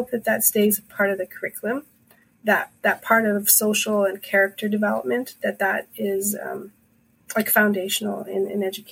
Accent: Thunderchild, Saskatchewan, Canada; in my community, there's a funeral pretty much, it seems, every week where I'm from Thunderchild.

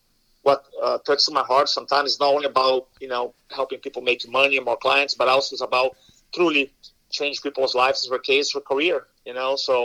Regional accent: Brazil; first language Portuguese; English is a second language; moved away; I came here from Brazil. English is my third language. In Brazil, my first language is Portuguese.

